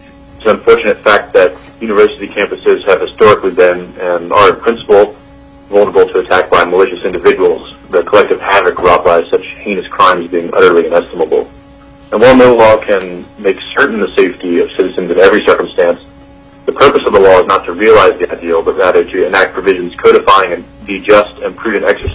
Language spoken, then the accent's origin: English; Louisiana, United States; now in La Mirada, United States; I'm from Louisiana, but I'm currently a graduate student in La Mirada, California